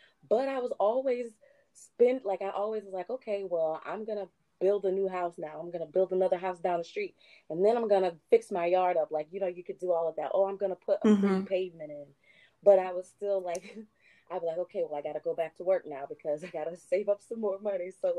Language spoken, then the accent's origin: English; Delray Beach, Florida, United States; I grew up in Delray Beach. So I am from Palm Beach County, and I went to Atlantic High School.